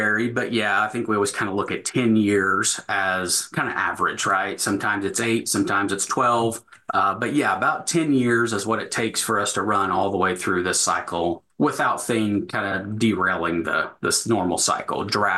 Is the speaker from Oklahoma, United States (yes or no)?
yes; El Reno, Oklahoma, United States; So to keep it a little brief, so I grew up in El Reno, Oklahoma, kind of typical family operation for the area, some wheat, some cows, some yearlings